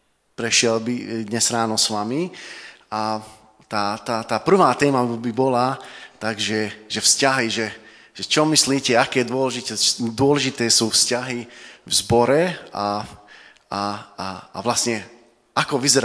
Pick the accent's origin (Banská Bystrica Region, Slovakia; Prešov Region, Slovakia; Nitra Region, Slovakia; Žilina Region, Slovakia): Nitra Region, Slovakia; Komárno; now in Nové Zámky, Slovakia; ja som z Komárna a teraz sme sa presťahovali nedávno do Nových Zámok s mojou rodinou.